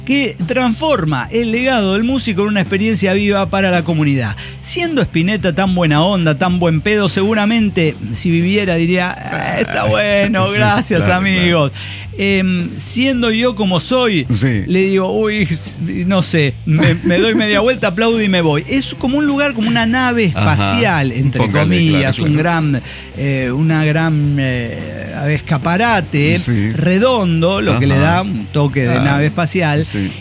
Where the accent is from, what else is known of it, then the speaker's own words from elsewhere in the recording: Chivilcoy, Buenos Aires Province, Argentina; En determinada hora uno llega caminando al barrio y se escucha, pero en realidad soy de Chivilcoy.